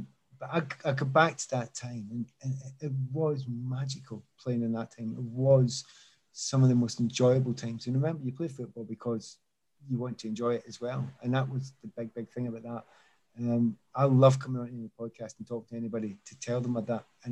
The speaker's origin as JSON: {"language": "English", "region": "Scotland", "country": "United Kingdom", "said": "you know, I'm Scottish."}